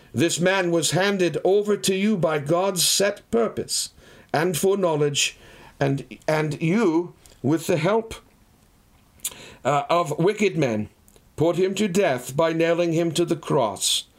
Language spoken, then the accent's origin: English; Boston, Massachusetts, United States; I grew up in the Boston area, spending the first 27 years of my life surrounded quite literally by four, you can count them, four cemeteries.